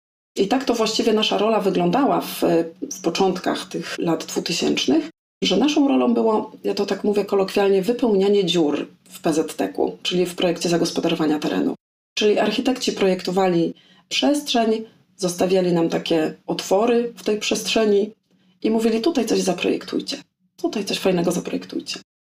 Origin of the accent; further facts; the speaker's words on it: Wrocław, Lower Silesian Voivodeship, Poland; jestem z Wrocławia i całe tutaj moje życie, w zasadzie wyjeżdżając tylko no, krótko do innych krajów